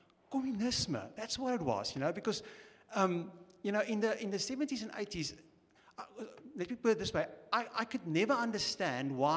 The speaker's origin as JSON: {"language": "English", "town": "Durban", "region": "KwaZulu-Natal", "country": "South Africa", "tie": "born or raised there", "said": "I'm on the wrong side of 50, so I'm a proper old South African, you know. And I grew up in Durban"}